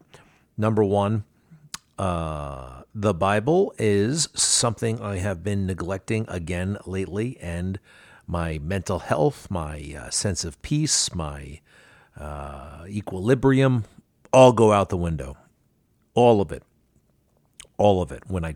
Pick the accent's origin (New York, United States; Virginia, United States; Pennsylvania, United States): New York, United States; Garden City; Garden City is my hometown. Not only did it pivot over Garden City, it put its wing on the top of the Garden City Hotel and really pivoted around the hotel.